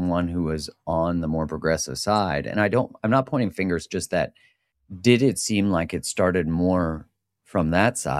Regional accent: Canada; But my experience in that time as a Canadian experiencing the U.S., having my wife's American

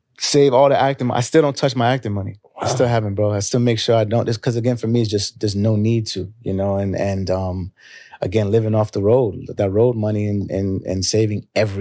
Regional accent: United States; like in a Nigerian household where I was just living in America, but my parents raised me as a Nigerian boy.

